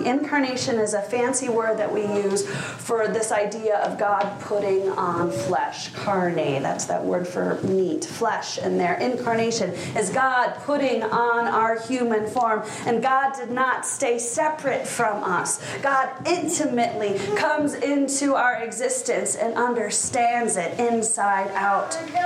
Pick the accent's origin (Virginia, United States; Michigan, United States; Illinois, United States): Illinois, United States; Chicago; I grew up in Chicago, so I had no idea what she was talking about.